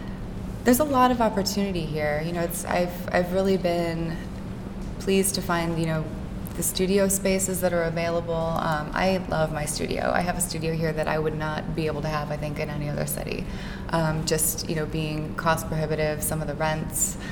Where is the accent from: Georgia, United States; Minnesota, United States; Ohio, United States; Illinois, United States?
Ohio, United States; Cleveland; growing up in Cleveland, I grew up in the suburbs, and just had this fascination with the city.